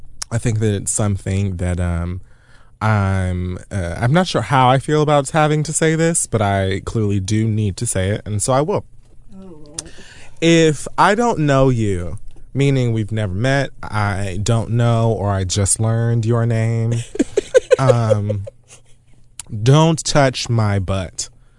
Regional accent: Florida, United States; It's just a thing that I do. I'm from Miami-Dade County.

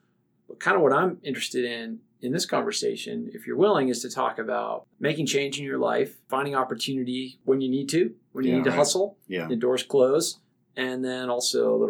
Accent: New Hampshire, United States; I grew up in New Hampshire, so a lot of the Guilford.

